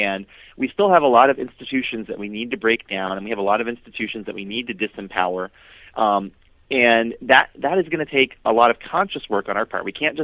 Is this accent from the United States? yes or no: yes; St. Louis, Missouri, United States; So as I was growing up, I grew up here in the St. Louis area for most of my life. We were military, so we moved around, but we settled here in the St. Louis area, and we lived right next to East St. Louis, Illinois